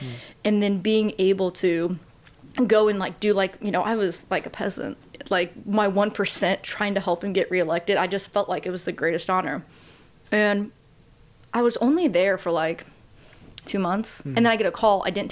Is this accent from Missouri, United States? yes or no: yes; Sturtsville, Missouri, United States; I went to Sturtsville. I grew up in Sturtsville, then went to St. Joe Christian, of course, Missouri Western.